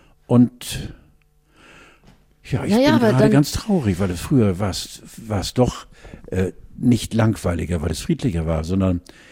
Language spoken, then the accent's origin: German; Hamburg, Germany; Ich bin ja in der Wentorf-Rheinbeger-Bergedorfer-Clique in Hamburg-Osten groß geworden. Und es war ein großes Gebiet und wir hatten auch schwarze Freunde.